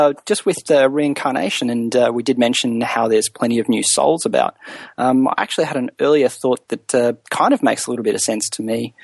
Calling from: Australia; I'm calling from Australia.

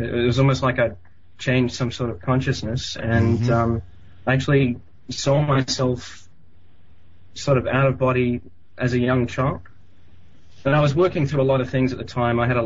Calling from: Geelong, Victoria, Australia; I'm from Australia. I'm actually about 100 k's away from Melbourne in Geelong.

